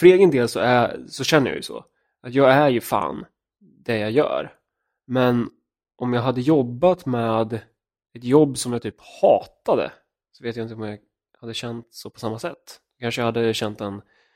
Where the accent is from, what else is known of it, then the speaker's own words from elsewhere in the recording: Örebro, Örebro County, Sweden; Jag är uppvuxen i svensk medelklass i Adolfsberg i Örebro.